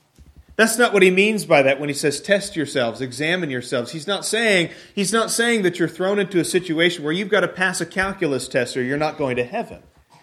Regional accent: United States; born there; and I was born in America, which some say is a Christian nation

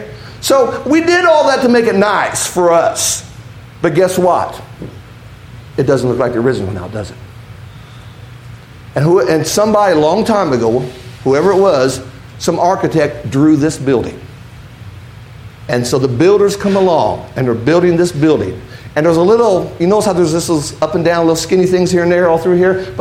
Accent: Indianapolis, Indiana, United States; Now, growing up in Indianapolis, you know, I'm a fan of Peyton Manning.

